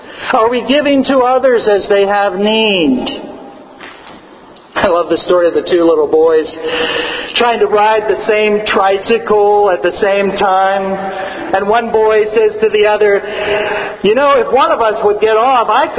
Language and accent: English; San Diego, California, United States; In fact, my dreams, as I've told you, were of a warmer place than this. Since I'm from San Diego.